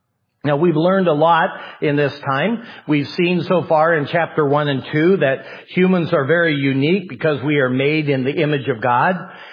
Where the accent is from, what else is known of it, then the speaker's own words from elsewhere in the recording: Idaho, United States; I grew up in Idaho, and right next to me, very short distance, was Washington